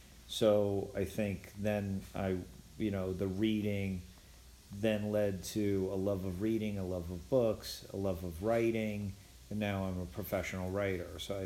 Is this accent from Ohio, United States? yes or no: no; Queens Village, New York, United States; I grew up in Queens Village, Queens, and lived at on 210th Street, and that was a very small house in which seven people lived in a three-bedroom house.